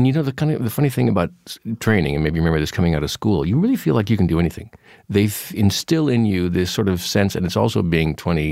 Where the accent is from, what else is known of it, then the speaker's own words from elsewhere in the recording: Pacific Northwest, United States; because he was from the Northwest and I was from the Northwest. And so we talked about growing up there and what it was like in the summertime and what you did.